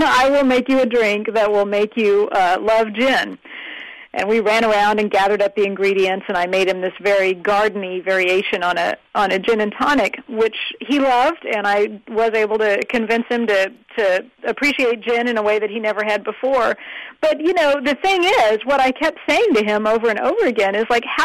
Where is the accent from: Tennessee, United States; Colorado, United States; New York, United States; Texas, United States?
Texas, United States; Dallas; I'm from Dallas-Fort Worth, and I remember we had a big old century plant in our backyard